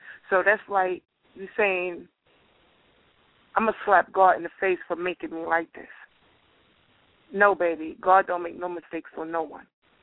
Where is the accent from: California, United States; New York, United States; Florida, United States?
New York, United States; Brooklyn; And I'm from Brooklyn, so that tells you.